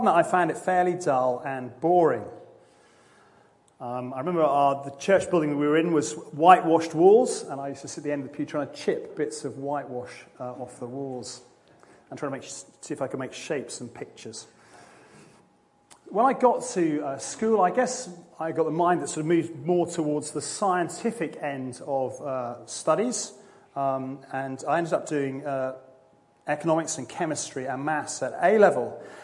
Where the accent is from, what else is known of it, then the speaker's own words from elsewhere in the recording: England, United Kingdom; I hate that thing where I'm completely English, don't understand any other language